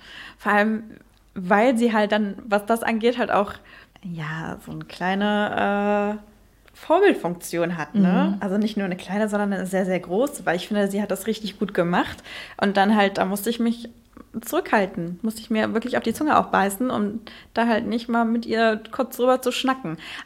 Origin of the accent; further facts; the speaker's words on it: Netherlands; now in Germany; mittlerweile vielleicht so ein bisschen Deutschland, weil ich halt auch da wohne. Aber ich bin aufgewachsen in Holland und ich bin in Holland zur Schule gegangen. Ich hatte nie richtig Deutschunterricht.